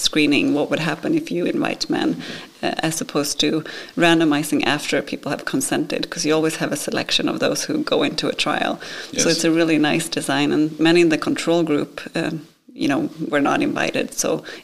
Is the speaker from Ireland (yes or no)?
no; Gothenburg, Västra Götaland, Sweden; English is a second language; moved away as an adult; now in United States; And I grew up in Sweden and I lived in Gothenburg for 13 years